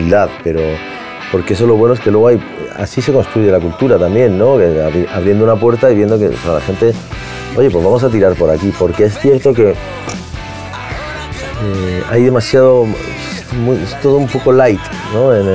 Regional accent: Spain; como somos los españoles que siempre estamos buscando el lado negativo

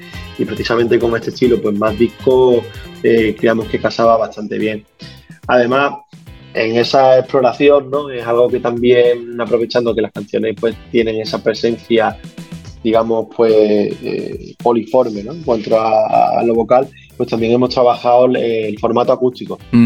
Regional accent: Andalusia, Spain; También siendo andaluces, pero desde luego es una riqueza

